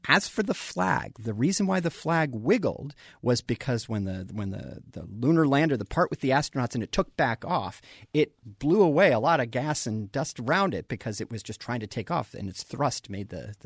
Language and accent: English; Colorado, United States; One of the questions came from somebody in Colorado, and I grew up in Colorado.